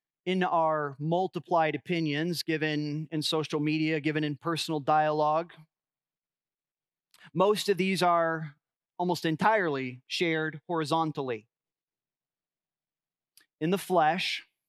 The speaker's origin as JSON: {"language": "English", "country": "United States", "said": "Part of the, honestly, the joys and the gifts of being an American is that we get to have lots of opinions and opinions about politicians."}